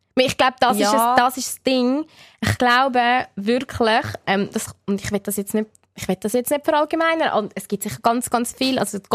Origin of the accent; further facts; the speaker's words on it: Switzerland; Das ist ja abartig, was es bei uns in der Schweiz, wo man das Gefühl hat, man hat Sitten, Ordnung, Regeln gelernt